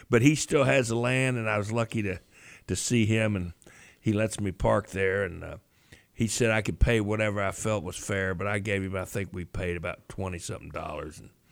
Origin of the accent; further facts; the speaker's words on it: Louisville, Kentucky, United States; I'm from Louisville.